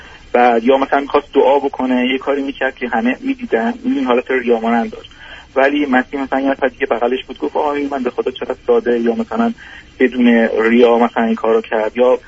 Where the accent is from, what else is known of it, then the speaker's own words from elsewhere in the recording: Iran; moved away; خودم هم رگ و ریشه‌شو دارم تو همون تو ایران بزرگ شدم